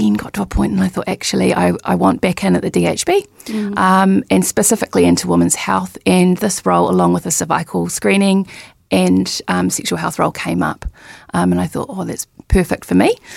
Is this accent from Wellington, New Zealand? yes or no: yes; Wellington, New Zealand; I grew up in Wellington